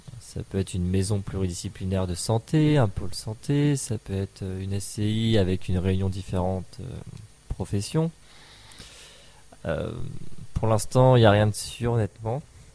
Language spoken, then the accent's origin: French; Saint-Cyr-sur-Loire, Centre-Val de Loire, France; Je suis originaire de la région de Tours, plutôt du côté nord, sur le Saint-Cyr-sur-Loire.